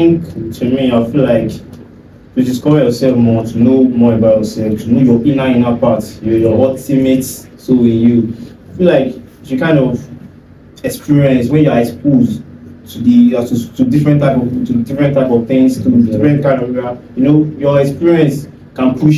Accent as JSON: {"language": "English", "region": "Ogun", "country": "Nigeria", "also_born_or_lived": "Lagos", "said": "I'm from Ogun State. So I came all the way from Ogun State to school years in Lagos State."}